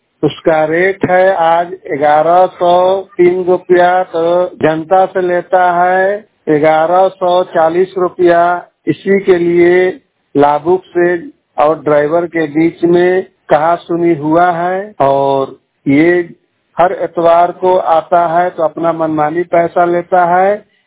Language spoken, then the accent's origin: Hindi; Kalyanpur, Bihar, India; वृंदावन टोला लखबन्नी टोला कल्याणपुर प्रखंड का निवासी हूँ।